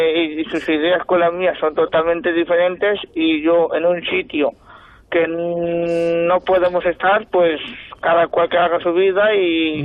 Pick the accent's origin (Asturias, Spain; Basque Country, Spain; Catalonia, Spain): Catalonia, Spain; Yo me considero catalán, mi corazón es independentista.